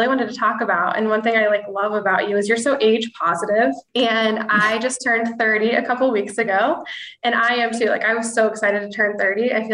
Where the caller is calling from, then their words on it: Akron, Ohio, United States; So I'm coming from Akron, Ohio, which is kind of like a suburb-ish of Cleveland. So I'm about an hour south of Cleveland.